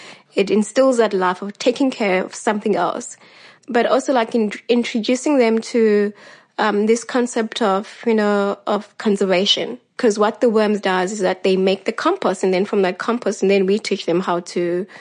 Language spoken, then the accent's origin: English; Guguletu, Western Cape, South Africa; I grew up in Guguletu, which is very similar to what Yola, you know, explained about her community.